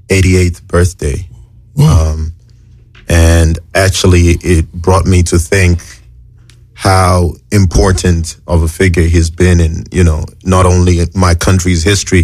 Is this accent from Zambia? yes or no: yes; Lusaka, Lusaka Province, Zambia; born there; I was born in Lusaka, Zambia, which is the capital city for my country, Zambia. And I was born almost at the same time as hip-hop music.